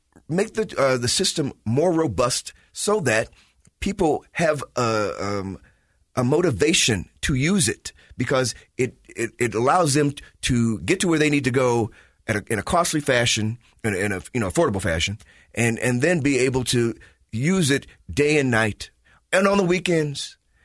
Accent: Chicago, Illinois, United States; You know, I come from Chicago, right? When I grew up, you didn't have to own a car.

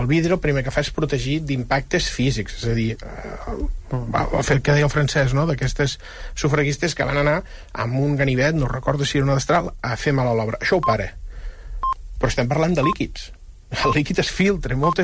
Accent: Catalonia, Spain; Els que som de la Catalunya Nova ho entenem, això, no?

